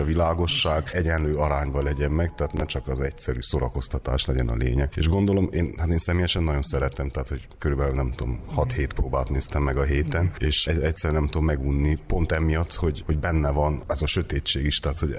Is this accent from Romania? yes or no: yes; Székely Land, Romania; és székelyként is mindig azt éreztem